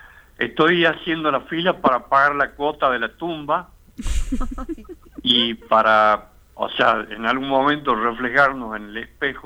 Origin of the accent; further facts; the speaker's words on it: Salta, Argentina; moved away; yo una de las cosas por las que me fui de Argentina, de Salta, de Latinoamérica, era por la falta de libertad.